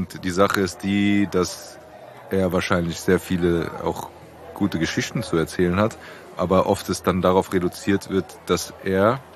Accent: Frankfurt, Hesse, Germany; wir sind in Rödelheim zur Schule gegangen

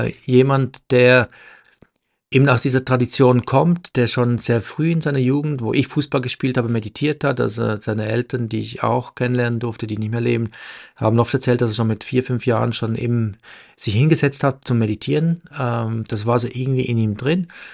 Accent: Switzerland; Es war ein kleines Dorf, wo ich aufgewachsen bin, im ländlichen Teil der Schweiz.

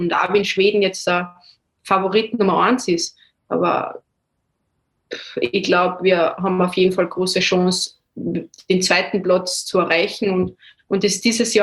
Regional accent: Zell am See, Salzburg, Austria; die Spieler, mit denen ich aufgewachsen bin in Zell-am-See

